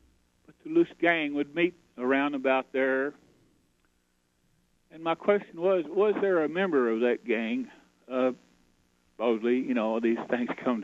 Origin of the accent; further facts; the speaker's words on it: Dallas, Texas, United States; Growing up around Dallas, I had relatives that knew the Barrows and Parker, Bonnie and Clyde.